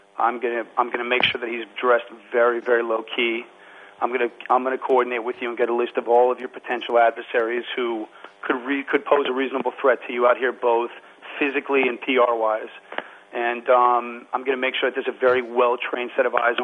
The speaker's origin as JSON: {"language": "English", "town": "Beverly Hills", "region": "California", "country": "United States", "tie": "born or raised there", "said": "growing up in Beverly Hills and having parents who were in the entertainment industry"}